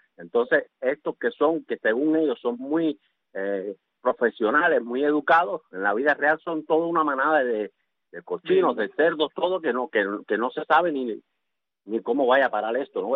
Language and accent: Spanish; Cuba; los derechos que tenemos nosotros como personas, como cubanos.